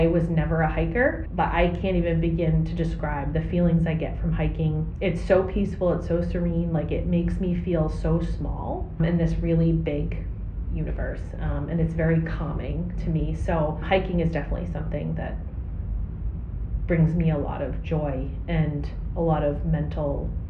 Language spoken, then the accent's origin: English; Massachusetts, United States; I grew up in Massachusetts. We had state parks and stuff